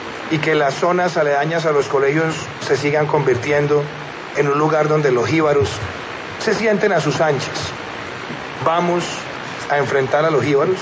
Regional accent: Colombia; nosotros como colombianos

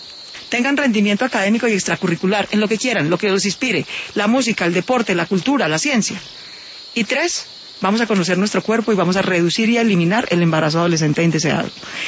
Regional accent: Bogotá, Bogotá Capital District, Colombia; born there; nací en Bogotá, mi madre fue la primera mujer de su familia en recibir educación superior, y mis padres son mestizos y no afros.

